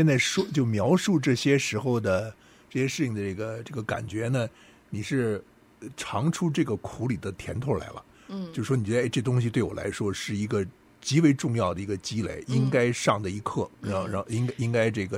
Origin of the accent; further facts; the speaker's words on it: China; 就是我们中国人的一个非常优秀的传统，